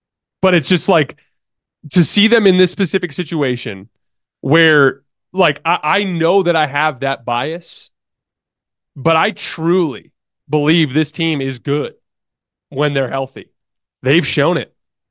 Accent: Tucson, Arizona, United States; because I'm from Tucson, Arizona. I don't have a team.

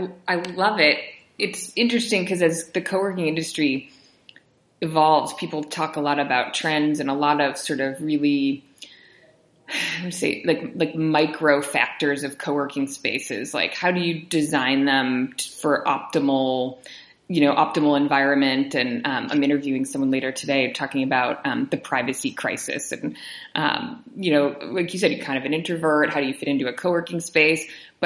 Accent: New York, United States; So I grew up near Syracuse, New York

